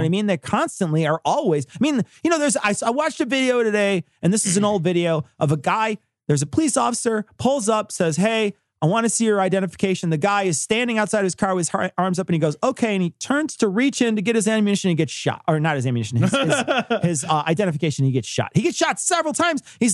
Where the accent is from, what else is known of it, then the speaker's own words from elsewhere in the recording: Australia; We came from Australia and I had several conversations with a lot of people